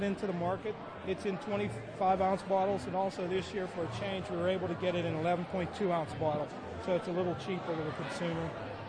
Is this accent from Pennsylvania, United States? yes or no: yes; Oakmont, Pennsylvania, United States; now in Penn Hills, United States; I grew up in Oakmont. I live in Penn Hills now.